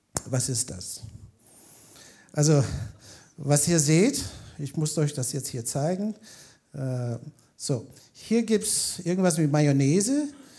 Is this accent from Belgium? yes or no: no; Canada; German is a second language; für jemanden, der eigentlich als Kanadier sehr Geländewagen erfahren ist.